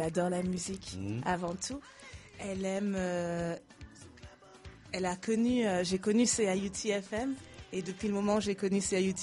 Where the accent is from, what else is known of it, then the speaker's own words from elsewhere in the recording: Guadeloupe, France; Écoute, je suis de la Guadeloupe.